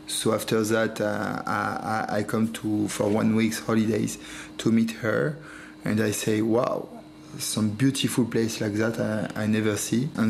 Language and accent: English; Paris, Île-de-France, France; born there; English is a second language; In Paris, yes. So that and that, I was born in Paris.